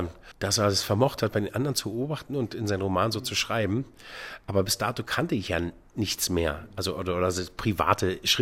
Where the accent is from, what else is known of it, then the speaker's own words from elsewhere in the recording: Berlin, Germany; accent: Berlin dialect; Oh Gott, ich bin Berliner, mein Berlinern ist schon ganz kräftig.